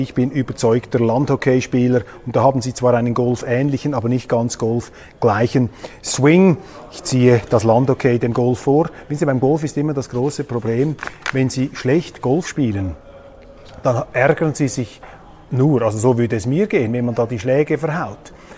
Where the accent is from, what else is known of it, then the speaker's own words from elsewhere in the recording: Switzerland; ich bin als Schweizer stolz darauf